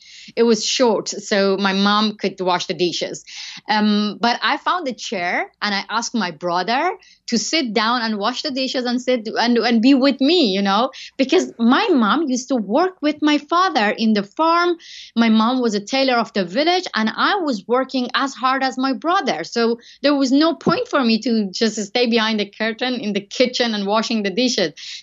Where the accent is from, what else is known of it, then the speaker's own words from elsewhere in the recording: Iran; I grew up in a really traditional family. I had to wear headscarf even inside the family as well.